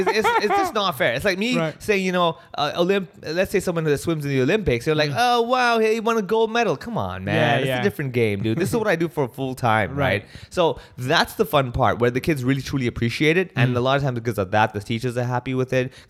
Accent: Hong Kong; my life growing up in Hong Kong

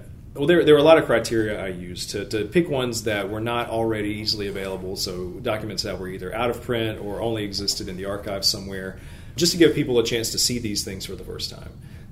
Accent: South Carolina, United States; Personally, you know, I grew up in South Carolina. I was part of the history growing up

